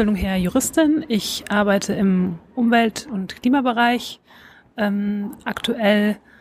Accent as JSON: {"language": "German", "town": "Bonn", "region": "North Rhine-Westphalia", "country": "Germany", "moved": "as an adult", "lives_now": "Berlin, Germany", "said": "Örtlich komme ich ursprünglich aus Bonn, bin aber vor 10 Jahren nach Berlin gezogen und ja, fühle mich jetzt als Berlinerin."}